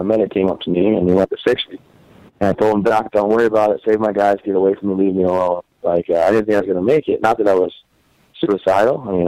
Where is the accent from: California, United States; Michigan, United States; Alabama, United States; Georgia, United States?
Michigan, United States; Vassar; I'm from Vassar, Michigan. That's how I became a Lions fan. And I was born in 1987